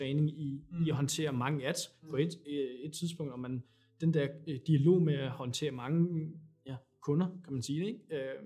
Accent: Næstved, Zealand, Denmark; Altså det der med, at igen, sådan i Næstved, hvor jeg kommer fra

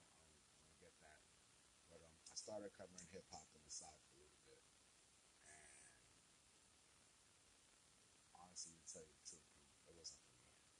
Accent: Brooklyn, New York, United States; Number one, I'm Hispanic descent. I'm from Brooklyn.

